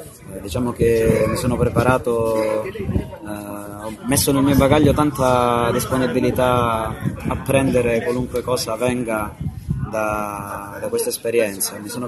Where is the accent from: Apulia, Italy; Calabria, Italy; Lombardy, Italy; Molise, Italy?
Calabria, Italy; Vengo dalla diocesi di Mileto, Nicotera Tropea.